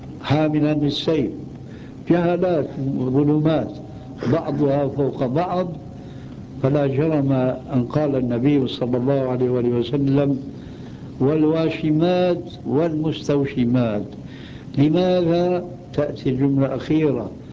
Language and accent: Arabic; Syria; وفي كثير من بلاد عندنا في سوريا